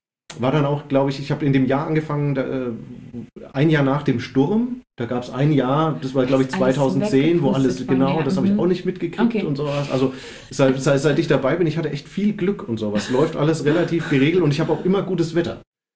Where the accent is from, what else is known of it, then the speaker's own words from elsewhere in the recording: Würzburg, Bavaria, Germany; auch als Würzburger, irgendwie nicht präsent vorher.